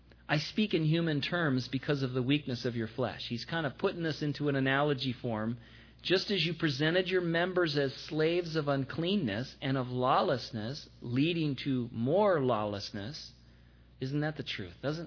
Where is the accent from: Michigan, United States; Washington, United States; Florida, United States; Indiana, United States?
Michigan, United States; I grew up in Michigan. We had to have the certain gallon size of a container